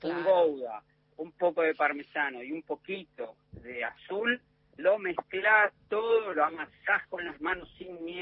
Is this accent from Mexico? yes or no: no; Castelar, Buenos Aires Province, Argentina; also born or lived in Aimogasta, La Rioja; Yo me crié entre Castelar, acá en el oeste de la provincia de Buenos Aires, y Aymogasta, provincia de La Rioja.